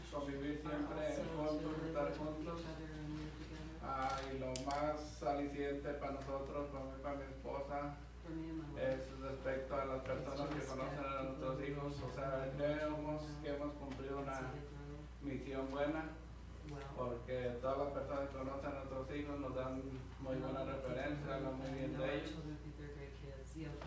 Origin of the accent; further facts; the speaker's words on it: Mexico; Soy originario de México.